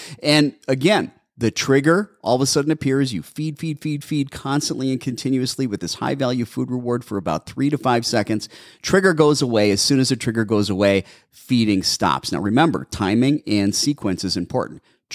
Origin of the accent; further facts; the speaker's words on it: Wisconsin, United States; Hello, Carla. You're a neighbor. I'm originally from Wisconsin.